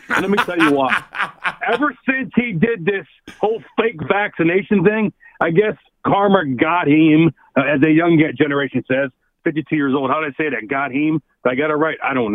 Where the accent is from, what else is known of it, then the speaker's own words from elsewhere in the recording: Pittsburgh, Pennsylvania, United States; moved away as an adult; now in Sacramento, United States; Born and raised in Pittsburgh. I've been here 28 years because I met my wife who's in the Bay Area.